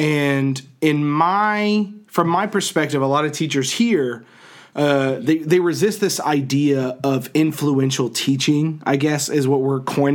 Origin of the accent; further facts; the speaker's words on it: Texas, United States; I'm like, man, I mean, I'm a dude from Texas, right?